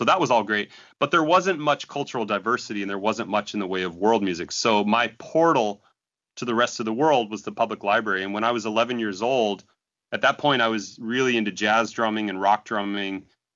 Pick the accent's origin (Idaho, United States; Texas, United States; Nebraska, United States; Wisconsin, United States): Idaho, United States; Idaho Falls; I grew up in Idaho Falls, Idaho, which is an amazing place for the outdoors.